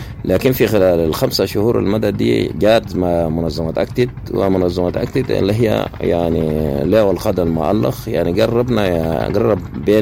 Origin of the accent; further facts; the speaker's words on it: Mornei, Central Darfur, Sudan; now in Chad; من السودان من مورني وحده مورني الاداريه والان في قطاع الشمال في المعسكر في قطاع الشمال ام جرس شيخ نحن كلاجئين من السودان في معسكر عدربكات في معسكر الانتظار